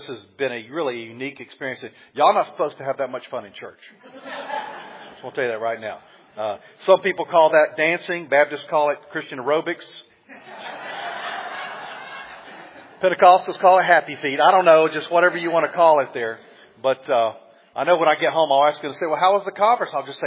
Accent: the South, United States; And I had a basic knowledge because I grew up in the South and everybody knew something about God in the South.

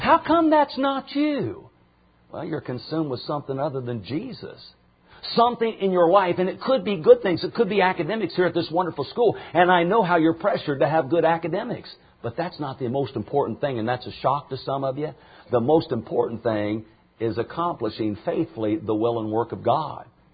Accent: New England, United States; Well, we're from New England, brother.

